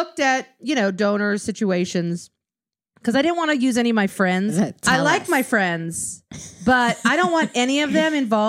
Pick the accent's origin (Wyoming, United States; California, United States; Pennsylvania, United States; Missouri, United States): Wyoming, United States; No, we grew up in Wyoming.